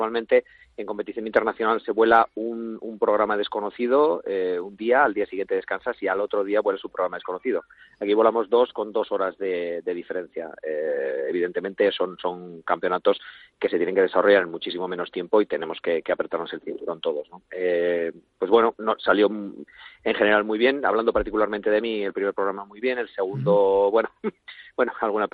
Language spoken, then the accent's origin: Spanish; Navarre, Spain; born there; now in Madrid, Spain; tal como yo, que soy navarro de nacimiento, bueno, pero madrileño de adopción.